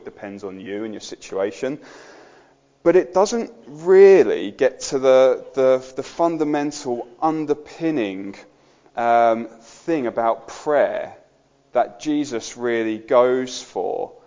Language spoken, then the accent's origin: English; Birmingham, West Midlands, United Kingdom; No, I'm from Birmingham, so I can get away with saying it.